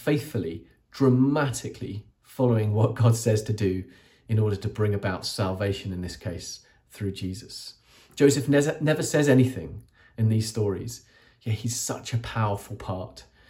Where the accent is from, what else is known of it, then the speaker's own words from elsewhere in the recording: Eastbourne, South East England, United Kingdom; I'm from Eastbourne, by the way, which is...